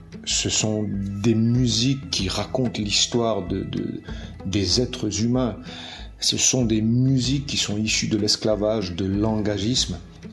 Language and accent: French; Mauritius; Moi, je suis mauricien, je suis créole, je viens de là-bas